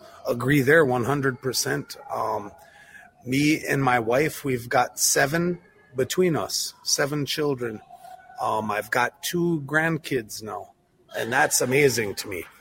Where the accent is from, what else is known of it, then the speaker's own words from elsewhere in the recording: Minneapolis, Minnesota, United States; the fact of the matter is I am from Minneapolis. I was here as a young man. I was just a young boy and this stuff wasn't around.